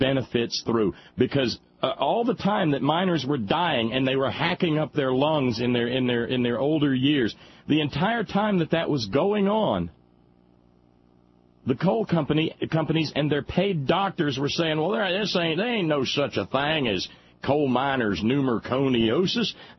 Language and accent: English; the South, United States; I'm a Southerner. I speak the code.